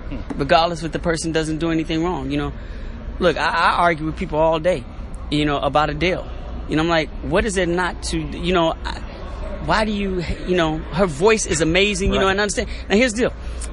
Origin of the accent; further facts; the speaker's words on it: Chicago, Illinois, United States; You know, they wanted me to write it because I'm from Chicago